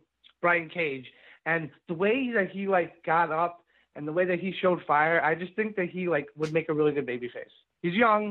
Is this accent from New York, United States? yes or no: yes; New York, United States; I'm a New Yorker. I love him.